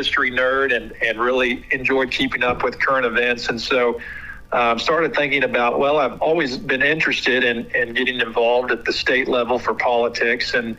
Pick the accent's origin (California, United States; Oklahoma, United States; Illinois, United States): Oklahoma, United States; Ponca City; I was born and raised in Ponca City, went to public school here, pre-K through 12